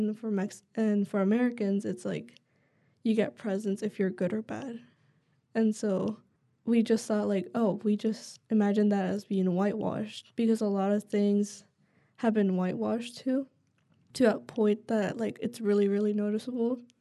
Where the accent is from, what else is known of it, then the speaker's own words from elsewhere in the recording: Mexico; Well, I'm from three places in Mexico, so they're totally different. My mom's side of the family comes from Veracruz, so it's, like, more south of Mexico.